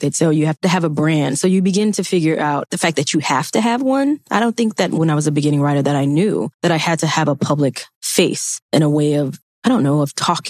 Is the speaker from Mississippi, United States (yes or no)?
yes; Mississippi, United States; I grew up in Mississippi. I took Mississippi history.